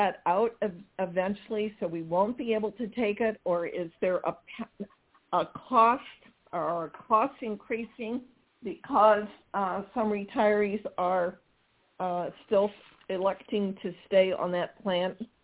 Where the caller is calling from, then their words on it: Florida, United States; Yes, I am. And I'm calling from Florida.